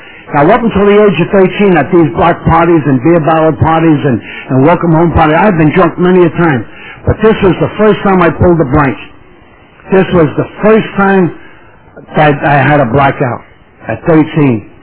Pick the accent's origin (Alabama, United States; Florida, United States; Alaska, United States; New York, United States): New York, United States; And I come from New York. I come from the Upper East Side, in an area called Yorkville. Mostly immigrants, I'm first generation, hard-working people, hard drinkers.